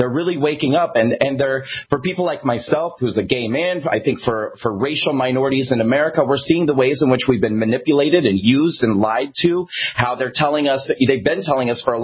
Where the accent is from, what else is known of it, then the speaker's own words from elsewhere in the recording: United States; I'm a concerned patriot. I'm an American.